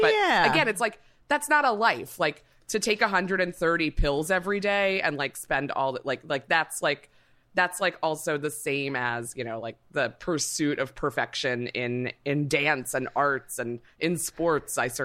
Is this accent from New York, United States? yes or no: yes; New York City, New York, United States; as a New Yorker who has to walk through those construction hallways all the time